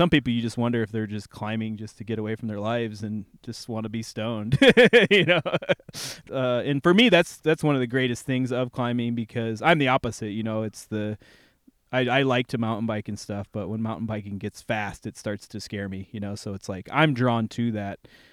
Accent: Illinois, United States; I believe you. I'm from Illinois.

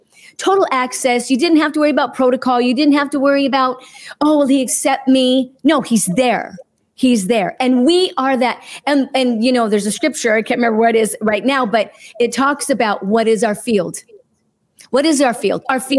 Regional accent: California, United States; I grew up in California, actually. Yeah.

